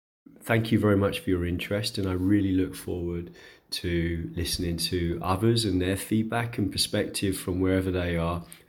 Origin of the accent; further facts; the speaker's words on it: United Kingdom; now in Austria; I'm a British international education consultant based in Austria, Europe